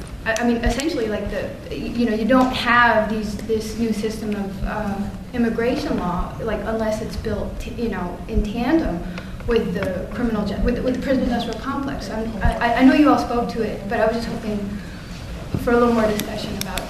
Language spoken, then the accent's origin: English; Los Angeles, California, United States; I'm from Los Angeles, and I actually work with low-income, very low-income, homeless, mostly Black population in Skid Row.